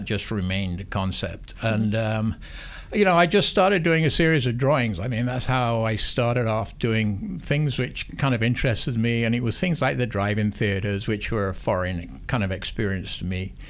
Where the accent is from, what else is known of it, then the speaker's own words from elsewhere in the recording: England, United Kingdom; moved away as an adult; also born or lived in Bahamas; Well, I'm originally from England. I came here in 1973 as a teacher of art, initially over in San Salvador